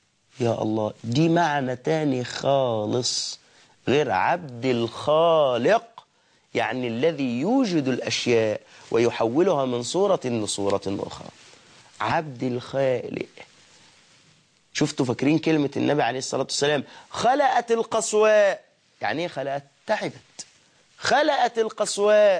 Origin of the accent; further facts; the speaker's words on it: Egypt; ولا احنا مثلا كمصريين منا من يقول هذه العباره